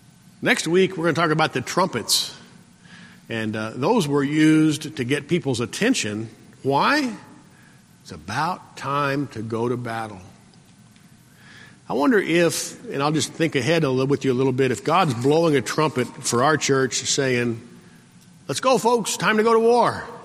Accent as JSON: {"language": "English", "region": "New Mexico", "country": "United States", "tie": "born there", "also_born_or_lived": "Salt Lake City / Maryland", "said": "But you know, I was born in New Mexico. The farthest east I'd ever gotten was Texas."}